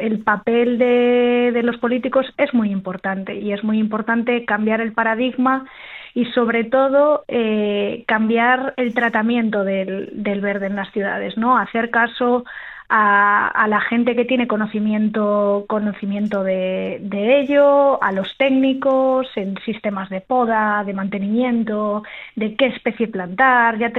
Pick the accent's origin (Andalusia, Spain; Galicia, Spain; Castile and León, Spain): Galicia, Spain; Yo soy de Galicia y todavía no se nota mucho, ¿no?